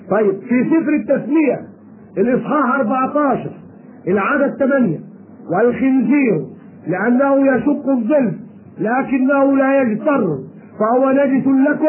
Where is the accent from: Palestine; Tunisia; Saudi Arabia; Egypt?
Egypt; وعندنا في مصر